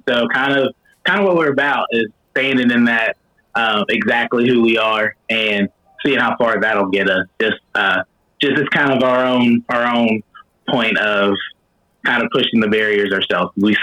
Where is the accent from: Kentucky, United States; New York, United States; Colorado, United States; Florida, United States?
Kentucky, United States; Versailles; You know, I have always said that it's really no different than growing up in Versailles, Kentucky.